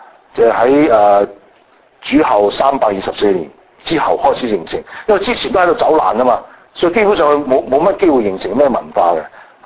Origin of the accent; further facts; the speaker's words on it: Guangdong, China; 我哋中國人我哋廣東人講話七國咁亂啊